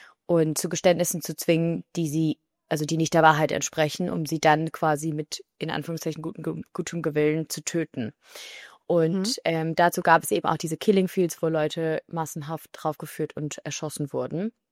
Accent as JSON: {"language": "German", "country": "Germany", "said": "Und ich quasi als Deutsche einfach einreisen kann."}